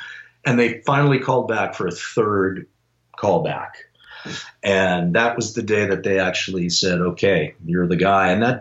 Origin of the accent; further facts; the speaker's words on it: Los Angeles, California, United States; born there; now in Bay Area, United States; I was born in Los Angeles and was living there at the time. I live in the Bay Area now.